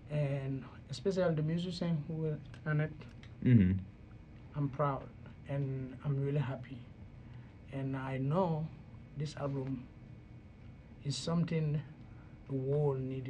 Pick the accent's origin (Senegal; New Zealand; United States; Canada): Senegal; English is a second language; moved away; Yeah, that's right. I'm from Senegal. And I moved here 2010.